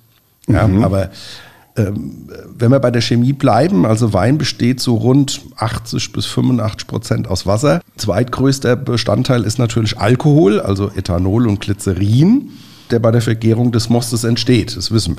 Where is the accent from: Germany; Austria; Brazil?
Germany; Nierstein, Rhineland-Palatinate; wir kommen ja aus Nierstein